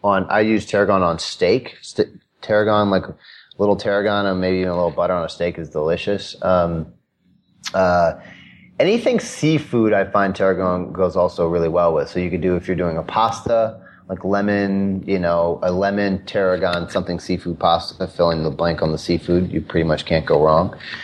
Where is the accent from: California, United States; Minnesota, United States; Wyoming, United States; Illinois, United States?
Illinois, United States; Chicago; So we're both from Hyde Park, and Hyde Park is on the south side of Chicago, like where the University of Chicago is.